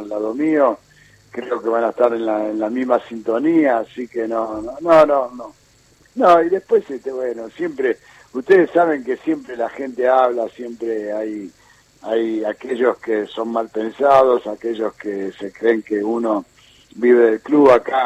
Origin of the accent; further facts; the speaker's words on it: Argentina; uno como hincha, como argentino